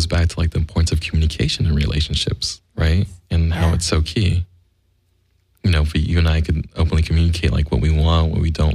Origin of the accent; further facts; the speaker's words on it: Philippines; I'm a Filipino guy.